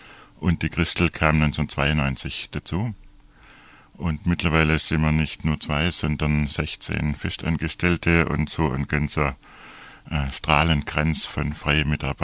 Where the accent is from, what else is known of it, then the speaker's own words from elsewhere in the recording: Swabia, Germany; Wie man vielleicht hört, ich versuche Schriftdeutsch zu sprechen, aber wie man vielleicht hört, bin ich selber Schwabe. Und insofern kenne ich mich auch ein bisschen aus, was die Region hier angeht.